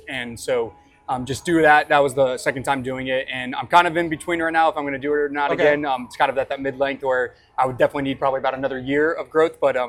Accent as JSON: {"language": "English", "town": "Purcellville", "region": "Virginia", "country": "United States", "tie": "born or raised there", "also_born_or_lived": "Arlington, Texas", "said": "Yeah, so I was born in Arlington, Texas. Only lived there until I was five. I moved to a small town called Percyville, Virginia, about an hour west of D.C."}